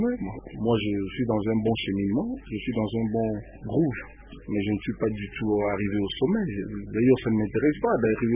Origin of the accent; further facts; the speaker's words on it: Kisangani, Tshopo, DR Congo; born there; Mon Akin était, je suis né à Kisangani.